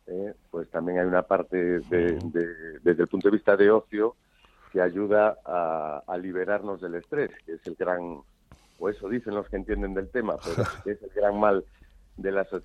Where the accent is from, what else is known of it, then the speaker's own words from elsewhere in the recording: Galicia, Spain; como soy gallego, pues no me queda más medio que contestar que depende